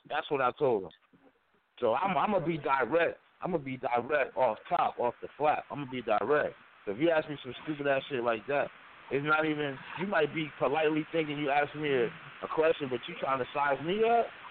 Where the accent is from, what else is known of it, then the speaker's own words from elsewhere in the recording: East Orange, New Jersey, United States; because I grew up in East Orange, too. I'm an Essex County product, man. Essex County, New Jersey. I mean, I ran through Newark, East Orange, Irvington, Orange, everything.